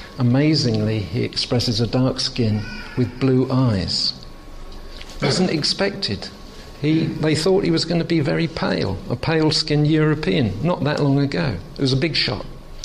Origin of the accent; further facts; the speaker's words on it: England, United Kingdom; And as an Englishman, the first Christian book I was ever given before I came to faith in Jesus was Basic Christianity by John Stott.